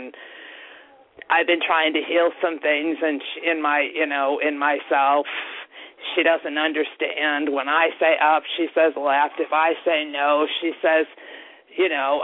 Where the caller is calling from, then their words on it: North Chicago, Illinois, United States; I'm calling from Illinois.